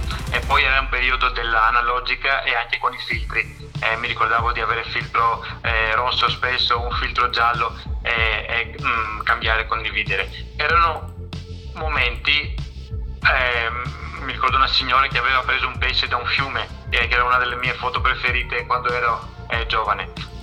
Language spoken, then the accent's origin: Italian; Athens, Attica, Greece; Italian is a second language; now in Padua, Italy; si capisce subito dal mio nome che sono greco, sono di origine greca, sono nato e cresciuto ad Atene e adesso abito in Italia da certi anni, a Padova, sinceramente.